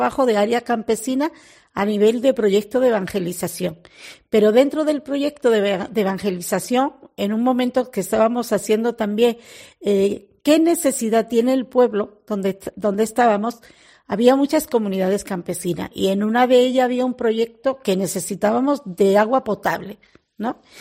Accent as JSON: {"language": "Spanish", "country": "Spain", "said": "encontrar con parte de España que no conocía, aunque soy española, ¿verdad?"}